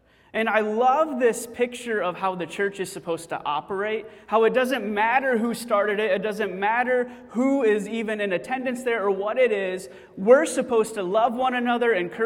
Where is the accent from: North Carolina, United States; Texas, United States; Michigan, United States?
Michigan, United States; Grand Rapids; And so, as you may have heard, I was born and raised in the Grand Rapids area. In the past 4 years, I've spent my life living outside of the Philadelphia area, pastoring there.